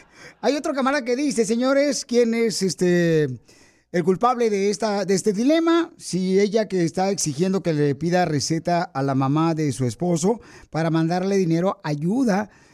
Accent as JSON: {"language": "Spanish", "town": "Monterrey", "region": "Nuevo León", "country": "Mexico", "said": "Yo soy de Monterrey, Nuevo León."}